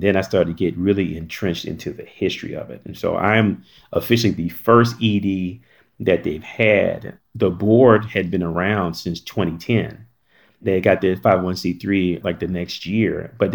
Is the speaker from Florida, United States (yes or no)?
no; North Carolina, United States; I grew up in North Carolina. So, I mean, South Carolina is right there. This place is 6 hours away from where I grew up.